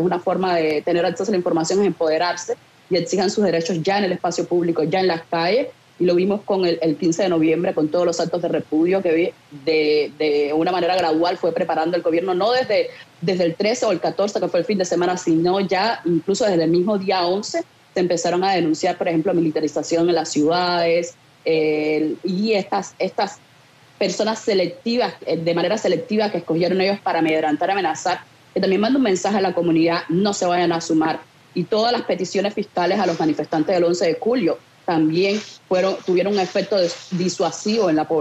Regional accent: Cuba; para nosotros como cubanos

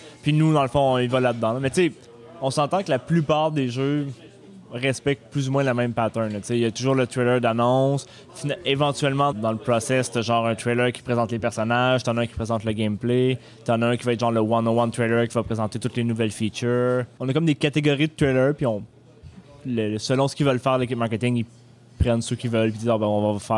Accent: Canada; Sûrement parce qu'on est, t'sais, on est Canadien.

